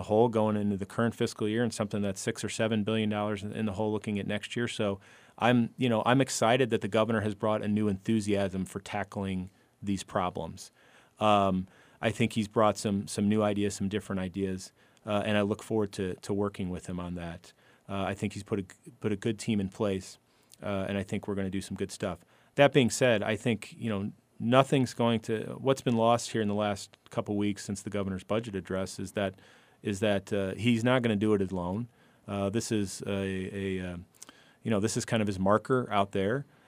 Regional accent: Peoria, Illinois, United States; Yeah, I grew up in Peoria. I'm the baby of seven kids. My parents were small business owners in Peoria.

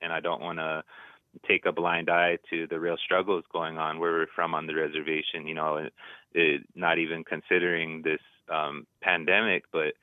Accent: South Dakota, United States; Yeah, I live in Pierre. I'm originally from the Crow Creek and Cheyenne River tribes, Dakota and Lakota.

